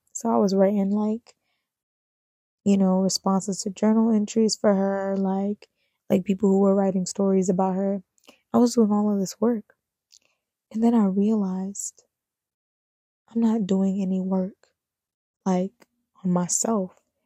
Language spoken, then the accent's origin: English; New Jersey, United States; now in Brooklyn, United States; I moved to Brooklyn from New Jersey, Jersey girl in Brooklyn, crazy.